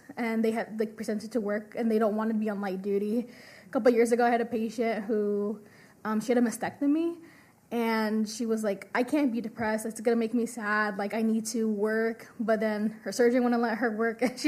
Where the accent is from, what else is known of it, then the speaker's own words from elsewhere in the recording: Storm Lake, Iowa, United States; I'm actually from Storm Lake, Iowa. I don't know if anyone has heard of that little town.